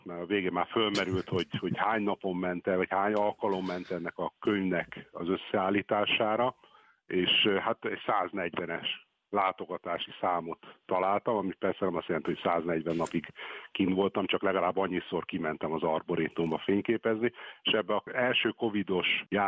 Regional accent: Szarvas, Békés, Hungary; ha már úgyis Szarvasi vagyok, és természetfotózással foglalkozom

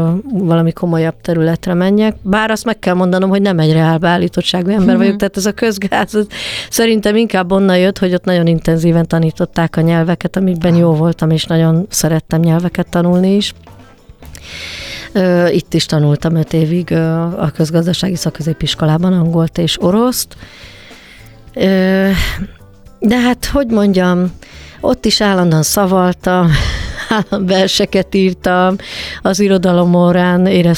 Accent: Budapest, Hungary; also born or lived in Zalaegerszeg; 4 éves koromban felköltöztünk Budapestre.

